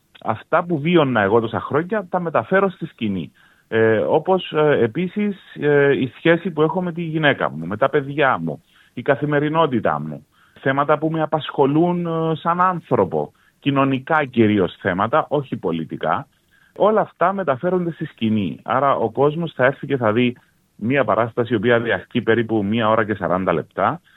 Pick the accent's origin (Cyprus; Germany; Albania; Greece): Cyprus; accent: Cypriot; Υπάρχει βέβαια, λόγω του ότι είμαι Κύπριος, το κυπριακό ιδίωμα μέσα στην παράσταση